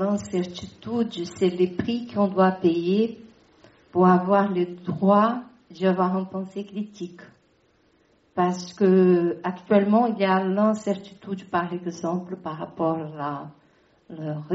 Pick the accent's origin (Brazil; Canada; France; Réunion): Brazil; French is a second language; Moi, je suis brésilienne et au Brésil, on vivait à ce moment-là une dictature.